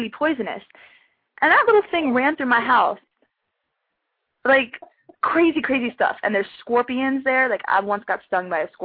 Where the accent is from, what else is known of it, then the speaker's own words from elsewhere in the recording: Florida, United States; I mean, career-wise, there's nothing there for me, and I don't know, I just, this is my hometown, so I'm not trying to down the people in Florida